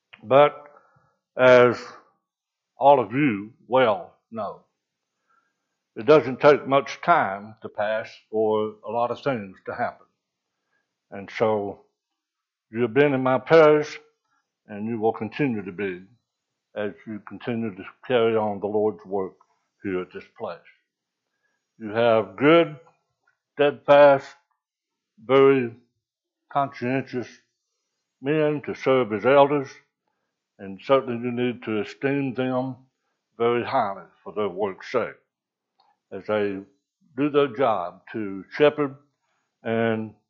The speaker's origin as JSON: {"language": "English", "town": "Big Stone Gap", "region": "Virginia", "country": "United States", "tie": "born or raised there", "said": "My son, Brother Wise's oldest boy that I grew up with back in Virginia when we lived in Big Stone Gap."}